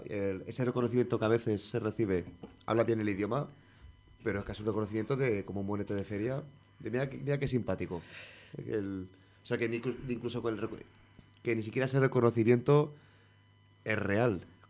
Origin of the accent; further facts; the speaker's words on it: Zaragoza, Aragon, Spain; yo a mis alumnos le digo que soy de Zaragoza.